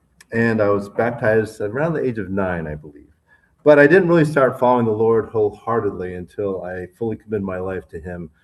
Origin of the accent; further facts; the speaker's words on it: Tarrytown, New York, United States; born there; as you can see. I was born in Tarrytown, New York, in Westchester County, New York.